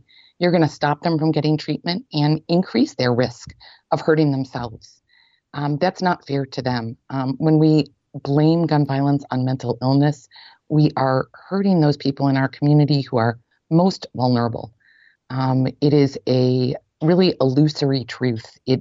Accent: New York, United States; You know, I grew up in Western New York

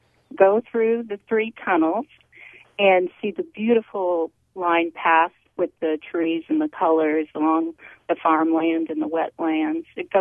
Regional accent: Wisconsin Rapids, Wisconsin, United States; Oh, well, I grew up in Wisconsin Rapids

